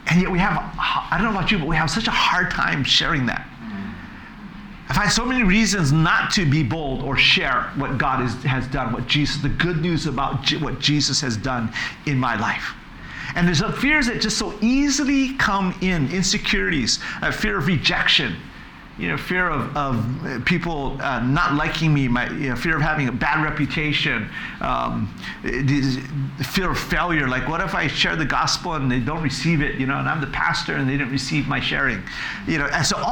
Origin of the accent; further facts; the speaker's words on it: United States; No, actually, I'm Chinese, but I'm American.